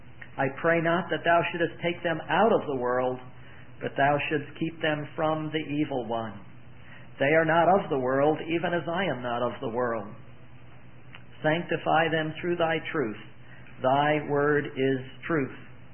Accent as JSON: {"language": "English", "region": "Connecticut", "country": "United States", "said": "I'd like to bring you greetings from the Lord's people in Central Connecticut. I'm from Connecticut, and my family is with me, all except my son."}